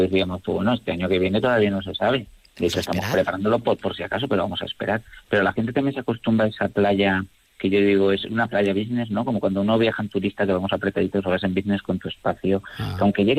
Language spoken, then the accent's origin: Spanish; Canet, Valencian Community, Spain; con la gente de Canet, que como todo buen mediterráneo, ¿no?, como todo buen clima mediterráneo, somos muy abiertos, como somos todos los valencianos